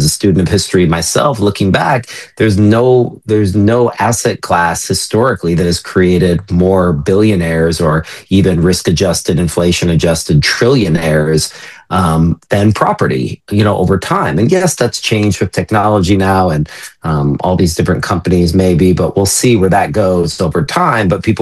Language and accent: English; Austin, Texas, United States; born there; So I'm talking from Austin, Texas right now. I was born in Austin, and it was a sleepy little hippie town.